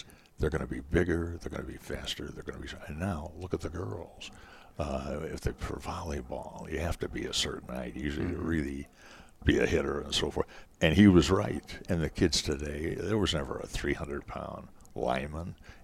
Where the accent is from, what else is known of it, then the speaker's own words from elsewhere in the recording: Indiana, United States; I grew up outside of Chicago, in Northwest Indiana, Chevin, and we never saw a high school game on TV.